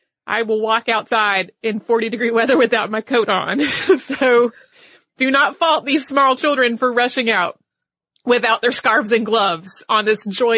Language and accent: English; Southern United States, United States; Now, I grew up in the South. I know that to some of you, 40 degrees does not sound like time to party.